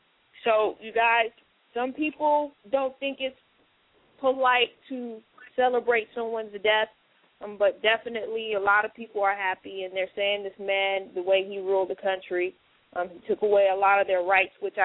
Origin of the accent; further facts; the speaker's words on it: Germany; I was raised in Germany, and in 1986, when the U.S. bombed Libya, you guys, I was 10 years old